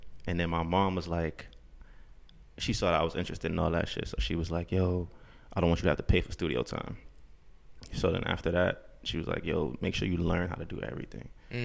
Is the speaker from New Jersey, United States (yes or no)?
no; Harlem, New York, United States; Yeah, I mean, I'm from Harlem.